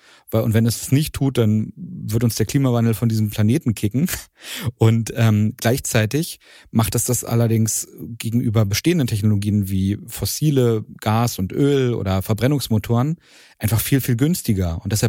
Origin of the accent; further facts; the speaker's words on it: Strausberg, Brandenburg, Germany; ich bin in Strausberg aufgewachsen.